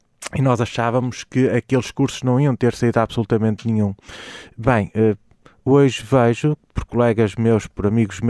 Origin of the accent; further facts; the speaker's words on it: Braga, Portugal; Eu sou de Braga